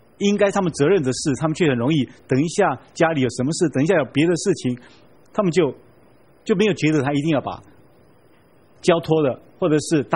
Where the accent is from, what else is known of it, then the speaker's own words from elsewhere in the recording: China; 其实我们中国人原来古书里面提的中庸之道才不是这个意思